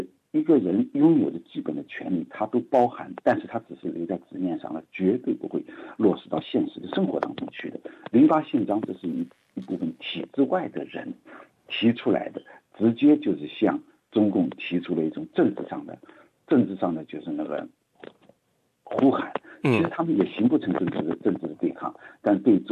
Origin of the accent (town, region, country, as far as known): China